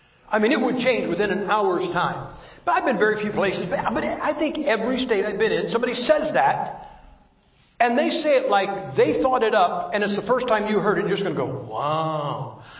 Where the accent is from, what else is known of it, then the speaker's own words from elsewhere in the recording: Ohio, United States; You know, I'm born and raised in Ohio. If people say this in Ohio, it's really not true.